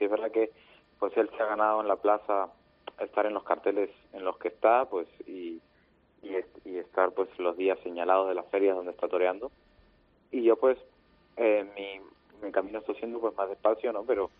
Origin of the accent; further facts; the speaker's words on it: Lima, Peru; los 2 años en Lima, en mi tierra